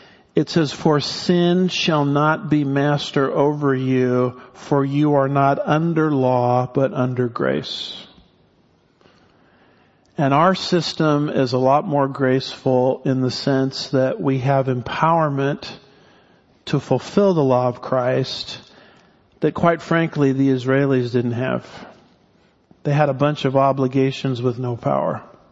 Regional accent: California, United States; I'm from California and I moved to Texas. I got to the promised land as fast as I could, by the way.

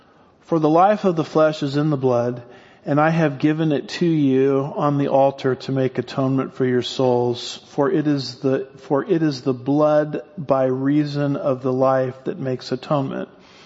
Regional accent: California, United States; now in Texas, United States; So I'm from California. California has laws on its books against stealing. In 1999, we moved to Texas.

